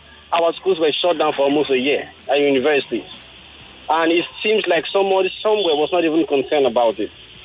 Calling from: Maryland, United States; I'm calling from Maryland.

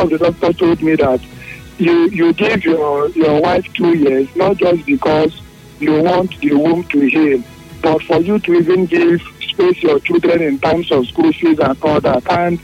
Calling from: Port Harcourt, Rivers, Nigeria; I'm calling from Port Harcourt.

